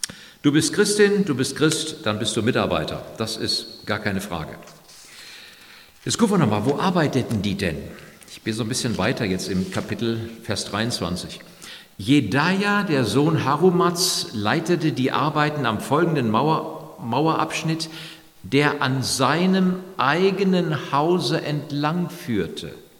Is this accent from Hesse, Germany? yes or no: yes; Eschwege, Hesse, Germany; moved away as an adult; now in Hagen, Germany; Ich bin Ende August 65 geworden und ich komme ja aus Nordhessen, Kreis Eschwege, da oben, Zonengrandgebiet. Bin mit 20 nach Hagen gezogen und habe meine nächsten 45 Geburtstage alle in Hagen oder Umgebung Westfalen gefeiert.